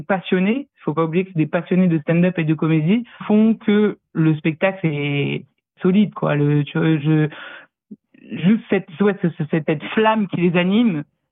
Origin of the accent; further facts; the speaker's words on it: France; now in Sydney, Australia; On est à Sydney, on est français